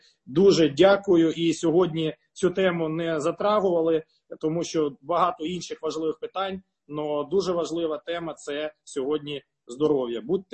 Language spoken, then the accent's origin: Ukrainian; Luhansk Oblast, Ukraine; Ще хвилинка записувалася також з моєї рідної Луганщини.